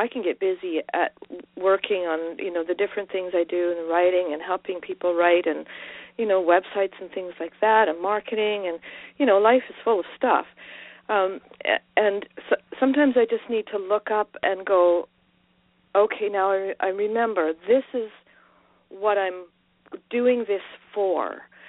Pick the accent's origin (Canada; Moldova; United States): Canada; Western Canada; And as a Canadian, you know, living in Western Canada